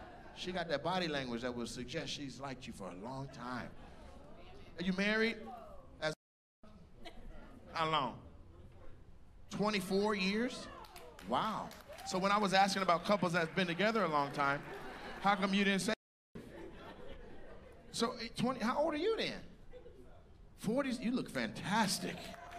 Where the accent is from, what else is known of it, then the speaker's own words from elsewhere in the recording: Washington, United States; I'm from Washington State. I pay attention.